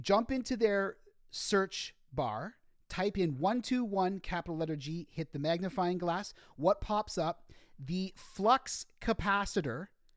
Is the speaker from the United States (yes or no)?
no; Canada; I had never been because we're Canadian.